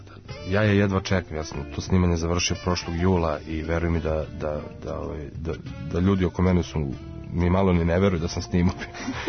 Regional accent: Belgrade, Serbia; born there; ja sam, na primjer, užasno vezan za Beograd i za Srbiju.

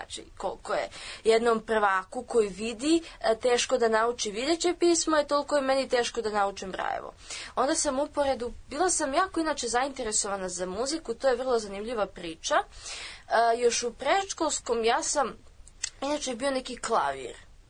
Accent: Belgrade, City of Belgrade, Serbia; born there; Rođena sam u Beogradu 2002. godine, 30. oktobra

